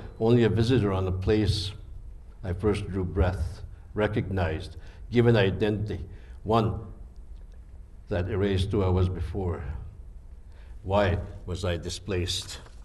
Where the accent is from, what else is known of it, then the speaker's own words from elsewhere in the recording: Missipawistik, Manitoba, Canada; I'm a Cree Métis. I'm originally from Missipawistik. My mother was a full-blood Cree from Nelson House, and her dad was from Cross Lake. And my dad was a mixed blood